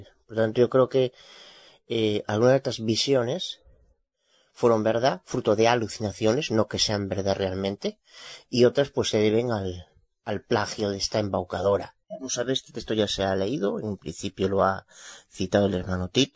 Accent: Galicia, Spain; Soy abogada de Galicia, España.

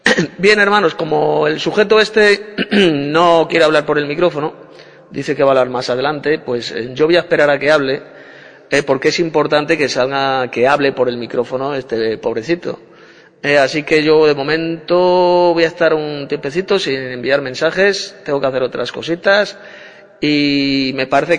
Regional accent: Madrid, Community of Madrid, Spain; de Madrid, España.

